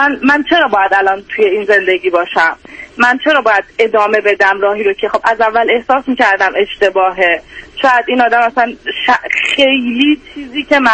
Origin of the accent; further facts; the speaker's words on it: Iran; moved away as an adult; also born or lived in Turkey; now in United States; یعنی من یه 7 ماه بعد از اینکه دانشگاه قبول شدم از ایران اومدم بیرون.